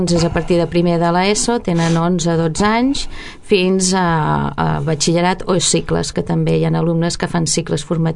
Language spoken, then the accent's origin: Catalan; Vilanova i la Geltrú, Catalonia, Spain; i després a Vilanova, que és on torno a viure, d'on soc.